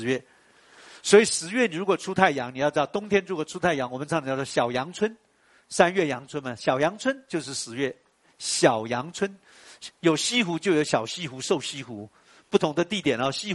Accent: Taiwan; 我们台湾话还有一句话

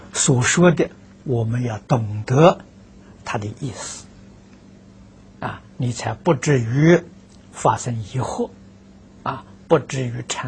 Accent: China; 在我们有情众生份上，我们中国人称的喜性的

